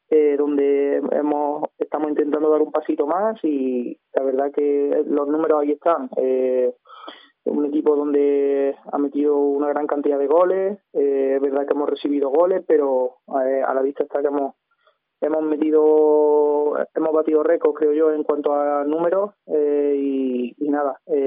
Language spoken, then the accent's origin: Spanish; Puente Genil, Andalusia, Spain; van a ser 12 años consecutivos aquí disfrutando del fútbol en mi pueblo, en Puente Genil.